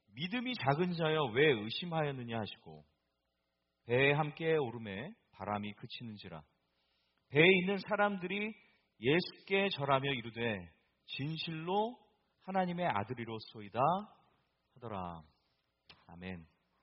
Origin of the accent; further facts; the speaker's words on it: Boston, Massachusetts, United States; now in Virginia, United States; 저는 보스턴 출신이에요. 이제는 뭐 버지니아 산 지 한 10년이 돼가니까 보스턴이랑 거의 비슷한 시간 동안에 살았던 것 같습니다.